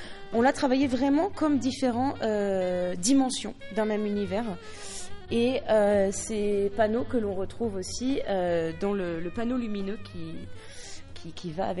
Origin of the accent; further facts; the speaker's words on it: Caylus, Occitanie, France; quand j'étais ado à Caylus et que je m'ennuyais terriblement l'hiver.